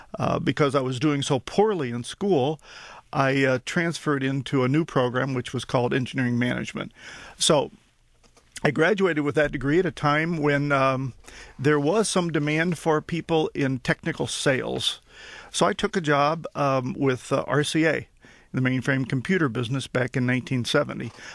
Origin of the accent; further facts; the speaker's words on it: Granite City, Illinois, United States; Yes, I grew up in Granite City, Illinois, which is across the river from St. Louis, Missouri. It's a steel mill town